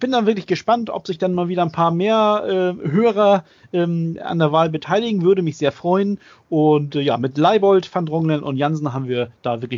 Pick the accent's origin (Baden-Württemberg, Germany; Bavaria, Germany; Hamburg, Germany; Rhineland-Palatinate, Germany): Hamburg, Germany; Ich bin Hamburger Jung. Ich bin in Hamburg-Eppendorf geboren.